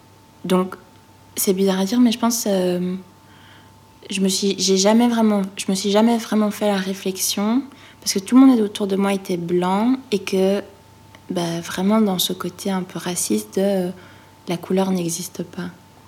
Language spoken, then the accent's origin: French; Belgium; La Belgique, voilà, c'est là où j'ai grandi, c'est là où j'ai ma famille avec laquelle je suis proche